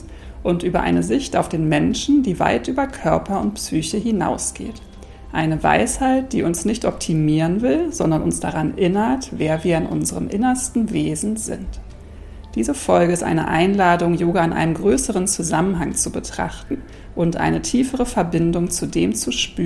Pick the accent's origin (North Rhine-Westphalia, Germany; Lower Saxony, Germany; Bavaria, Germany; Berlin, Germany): Berlin, Germany; born there; in Berlin, in meinem Geburtsort, besuche meine Familie und Freunde.